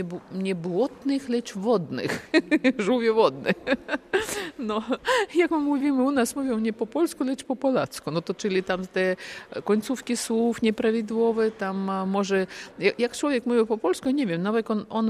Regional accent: Riga, Latvia; Na ulicach nie, no to w Rydze, ja jestem z Rygi.

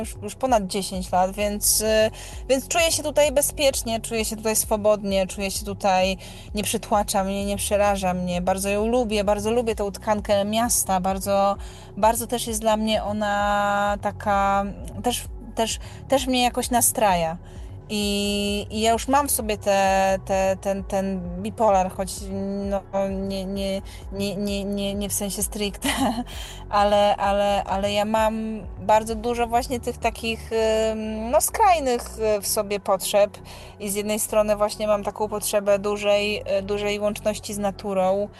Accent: Podlaskie Voivodeship, Poland; po prostu wychowałam się na Podlasiu i że nieustająco mnie ten region fascynuje, napełnia i wracam tam i tęsknię za nim

